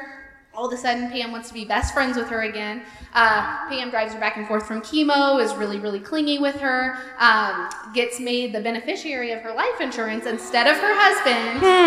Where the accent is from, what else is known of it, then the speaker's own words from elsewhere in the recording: Sedalia, Missouri, United States; I'm from a little town called Sedalia.